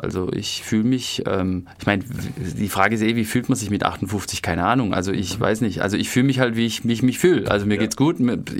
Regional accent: Rastatt, Baden-Württemberg, Germany; Ich bin in Rastatt geboren.

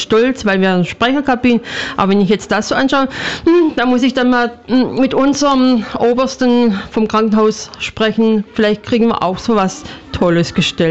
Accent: Baden-Württemberg, Germany; Also Bietigheim oder Ludwigsburg liegt eigentlich so zwischen Stuttgart und Heilbronn

